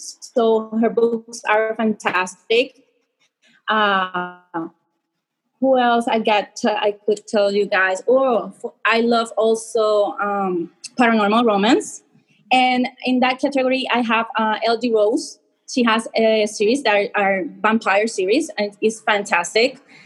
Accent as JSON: {"language": "English", "country": "Puerto Rico", "tie": "born or raised there", "said": "So I'm 39. I live, born and raised in Puerto Rico."}